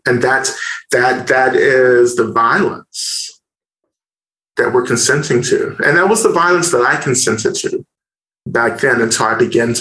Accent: the South, United States; moved away as an adult; now in Boston, United States; Because where I came from, like, I came from the South to Boston in my early 20s, like, no one meditated.

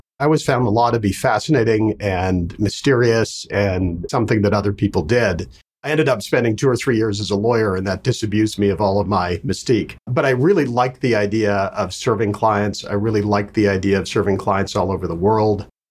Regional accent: Vancouver, British Columbia, Canada; also born or lived in Toronto; We lived in about four different continents before we landed in Canada, and I ended up growing up in Vancouver. I then went to college in Toronto

